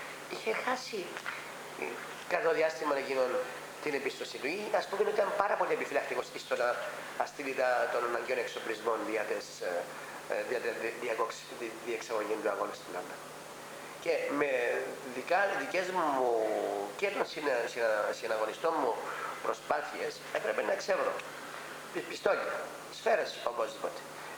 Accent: Agios Theodoros, Larnaca District, Cyprus; Θυμάμαι πήγαινα στο χωριό μου, στο Άγιο Θεόδωρο Λάρνακος.

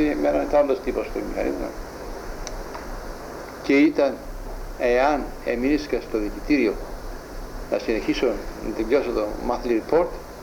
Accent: Larnaca, Larnaca District, Cyprus; born there; Γεννήθηκα στη Λάρνακα, 10 του Οκτώβρη 1920.

